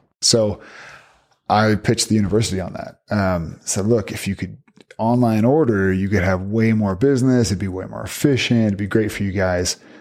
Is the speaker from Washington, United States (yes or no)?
yes; Seattle, Washington, United States; now in Utah, United States; So I grew up in Seattle, just a little bit north of there. Came down to Utah for school